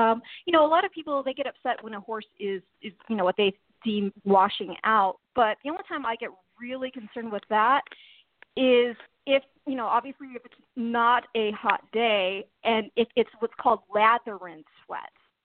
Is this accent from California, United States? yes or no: no; Michigan, United States; Well, I grew up in Michigan, and I don't know if you guys remember the old Detroit race course.